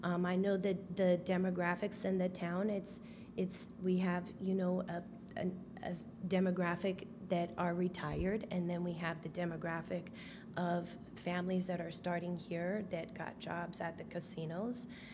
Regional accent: California, United States; I'm originally from California, and sometimes I don't always like to say that, because I know the stigma with that at times. But I am originally from California

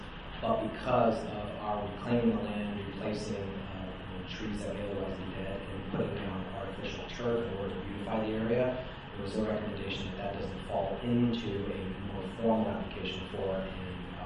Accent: Greece; Actually, I'm from Greece, I get it.

